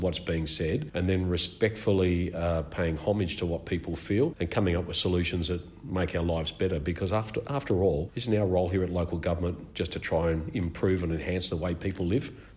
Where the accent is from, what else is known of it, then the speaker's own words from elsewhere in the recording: Australia; as an Australian guy, and for those that can't see me, I'm a white Anglo-Saxon fella that was born here